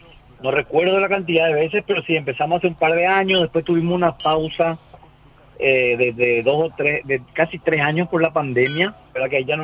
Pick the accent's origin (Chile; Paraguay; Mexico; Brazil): Paraguay; la nueva identidad que tenemos como paraguayos jóvenes y semi jóvenes